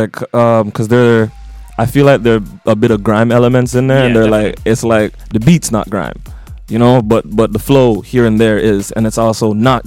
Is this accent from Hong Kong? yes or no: no; Jamaica; now in Canada; I grew up in Jamaica, so, you know, like, that's me. And I also have the Canadian side as well, so I throw in like Toronto slang, the Toronto terminology